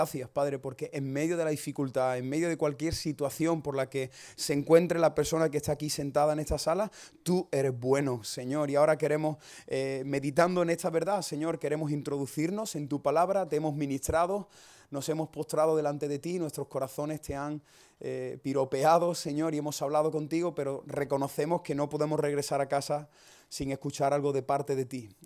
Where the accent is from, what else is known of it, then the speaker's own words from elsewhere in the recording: Cádiz, Andalusia, Spain; regresar a Cádiz, que es de donde soy. No sé si lo notáis por el acento, espero que... Creo que no, ¿no? Que... Y después de 9 años fuera